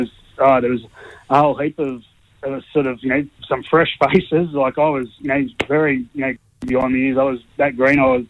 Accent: Coffs Harbour, New South Wales, Australia; now in Lake Illawarra, Australia; But, I'm from Coffs Harbour, me. So, big shout out to all the mob up home there

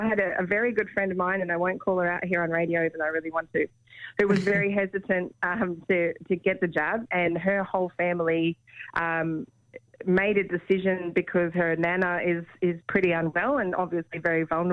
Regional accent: Townsville, Queensland, Australia; I grew up in Townsville, so we always had a cyclone plan.

